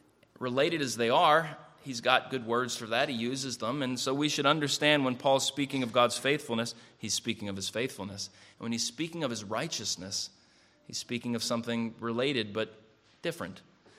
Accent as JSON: {"language": "English", "town": "Penn Hills", "region": "Pennsylvania", "country": "United States", "tie": "born or raised there", "said": "Gene Swanson was the local numbers writer, notary, and pharmacist where I grew up in Penn Hills."}